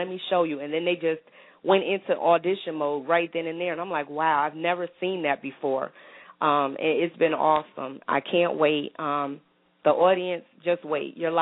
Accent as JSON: {"language": "English", "region": "New Jersey", "country": "United States", "said": "because again, I told you I'm originally from New Jersey, I came in 2009 and got myself together."}